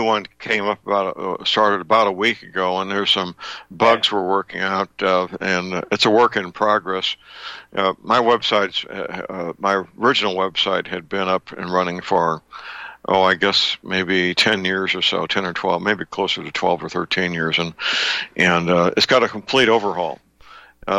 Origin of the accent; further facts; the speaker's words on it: St. Louis, Missouri, United States; Dr. Leonard Wilbert is a chiropractic physician living and working in my hometown, St. Louis, Missouri.